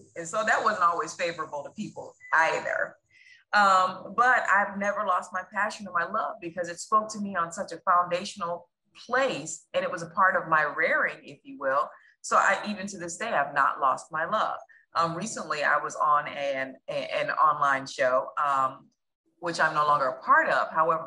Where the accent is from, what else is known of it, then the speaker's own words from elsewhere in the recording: Cleveland, Ohio, United States; So I grew up in Cleveland, Ohio, and I turned on the radio and WZAK was my favorite station, 93.